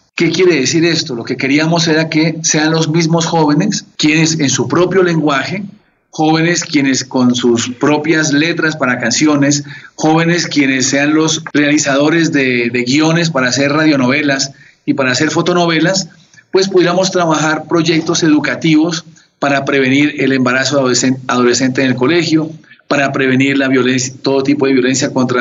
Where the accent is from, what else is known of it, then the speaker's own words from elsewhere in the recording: Pasto, Nariño, Colombia; now in Cali, Colombia; soy pastuso nacionalizado caleño